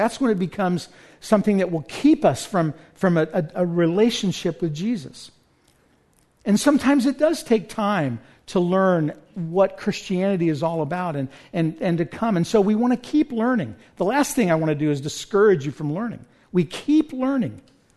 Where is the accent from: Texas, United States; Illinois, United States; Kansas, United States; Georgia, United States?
Kansas, United States; Wichita; When I was in high school, I grew up in Wichita, Kansas. There's no ocean, so we'd spend a lot of time at a pool.